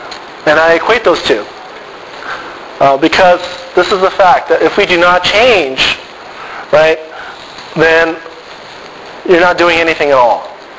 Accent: Los Angeles, California, United States; The one glaring example I have is the church I grew up in Los Angeles. I grew up in a Christian Missionary Alliance church.

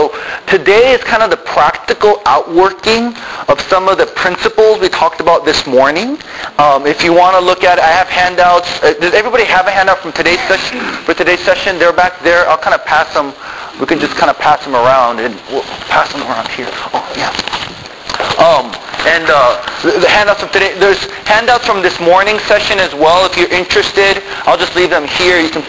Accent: Tokyo, Japan; And my wife and I both grew up in the mission field. I grew up in Tokyo, Japan. My parents are missionaries with the Christian Missionary Alliance from America to Tokyo as Koreans.

